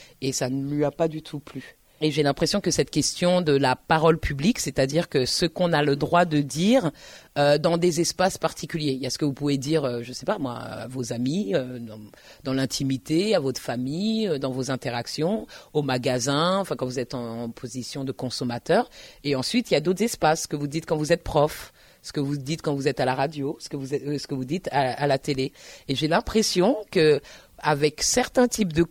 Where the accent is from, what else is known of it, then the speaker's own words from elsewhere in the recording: France; oui, je suis française et je n'en ai absolument rien à faire